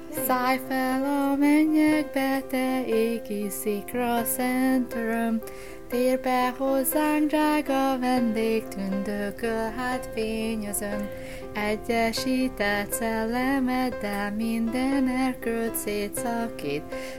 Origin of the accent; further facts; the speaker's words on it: Budapest, Hungary; I was born in Budapest, Hungary, on February 7, 1967.